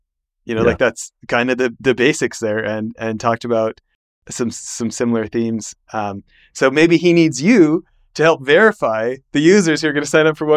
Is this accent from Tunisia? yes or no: no; Alberta, Canada; I'm an American born abroad because my dad's from the States, even though I've been born and raised in Alberta.